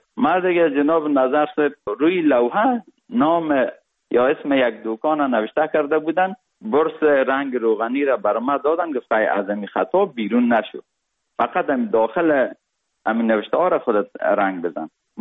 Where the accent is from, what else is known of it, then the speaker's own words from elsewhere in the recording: Kabul, Afghanistan; also born or lived in Parwan Province; از او 40 روزه بودیم که پدرم مرا کابل آورد، چون وظیفه ایشان در کابل بود و ما در سایه کوتی سنگی کابل بزرگ شدیم.